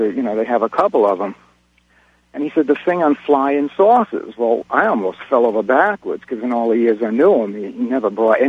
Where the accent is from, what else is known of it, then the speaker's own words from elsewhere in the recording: New England, United States; I'm from New England originally. I'm on an old ranch out here, and there's no phone lines or anything.